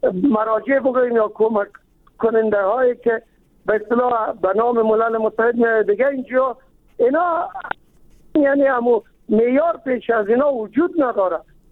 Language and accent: Persian; Kabul, Afghanistan; ما چون خود از کابل هستیم